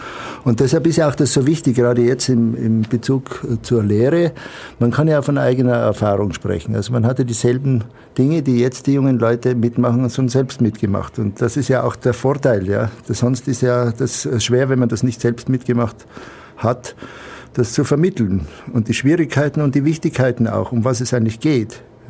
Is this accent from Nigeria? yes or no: no; Tyrol, Austria; now in Germany; Ich komme aus Tirol, ich bin Österreicher, komme aus Tirol, bin da aufgewachsen und lebe aber schon lange Zeit in Deutschland und auch in New York und so weiter.